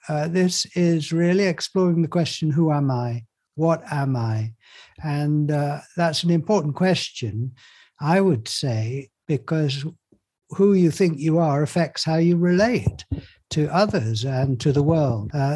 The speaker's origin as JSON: {"language": "English", "region": "Yorkshire and the Humber", "country": "United Kingdom", "tie": "born or raised there", "said": "I was a teenager, and I am in England. I was brought up in Yorkshire, and I got interested in spiritual things."}